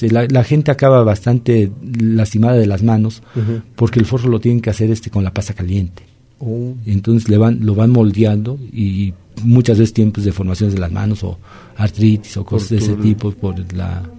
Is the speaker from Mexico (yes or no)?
yes; Mexico; como mexicanos tenemos muchas cosas por las cuales nos debemos de sentir orgullosos